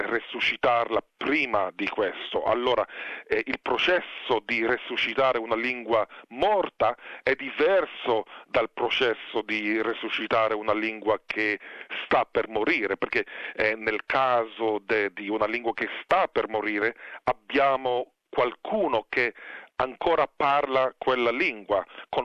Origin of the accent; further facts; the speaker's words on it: Israel; born there; Italian is a second language; also born or lived in Duino, Italy; per cui io sono nato in Israele e purtroppo mia mamma non parlava l'italiano, allora non è che parlavamo l'italiano a casa, ma all'età di 16 anni sono andato a Duino, vicino a Trieste